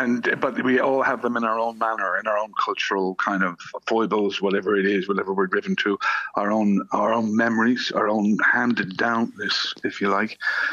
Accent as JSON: {"language": "English", "country": "Ireland", "said": "You know, as Irish people, sometimes we get lost a bit and we try and find our way through things."}